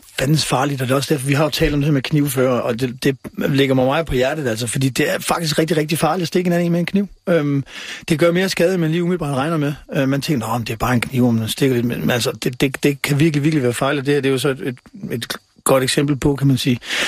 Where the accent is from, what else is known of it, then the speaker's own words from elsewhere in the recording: Odense, Region of Southern Denmark, Denmark; now in Copenhagen, Denmark; Altså for eksempel, når jeg er hjemme i Odense.